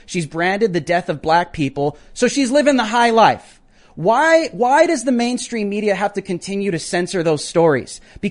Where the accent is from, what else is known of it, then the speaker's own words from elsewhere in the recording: United States; I can do something for myself. I'm an American. I can do things.